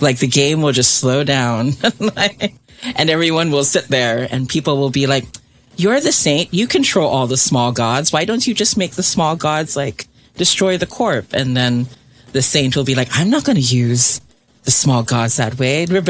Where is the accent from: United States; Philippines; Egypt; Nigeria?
Philippines; because I'm from the Philippines